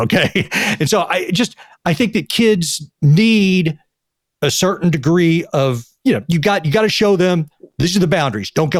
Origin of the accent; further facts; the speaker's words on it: Texas, United States; But you know, I grew up in Texas.